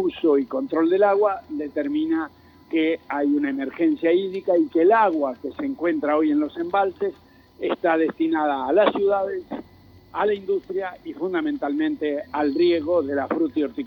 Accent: Zapala, Neuquén, Argentina; con toda mi ciudad natal de Zapala.

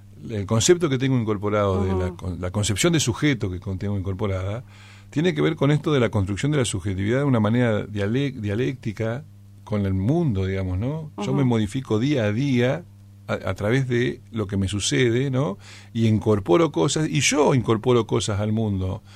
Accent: Argentina; ¿cómo nosotros estamos construidos como argentinos, no?

